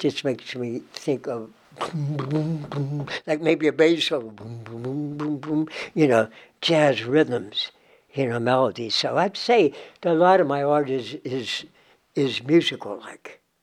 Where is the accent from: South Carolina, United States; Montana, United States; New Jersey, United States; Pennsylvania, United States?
Pennsylvania, United States; Pittsburgh; I was raised in Beachview, that's South Hills part of Pittsburgh.